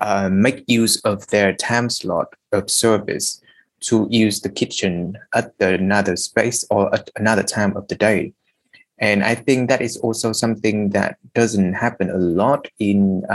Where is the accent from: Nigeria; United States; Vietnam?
Vietnam; So growing up in Vietnam